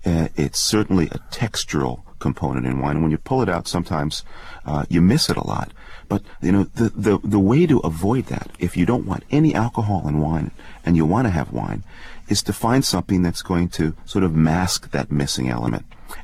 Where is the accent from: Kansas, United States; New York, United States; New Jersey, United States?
New York, United States; I'm from New York, I'm a New Yorker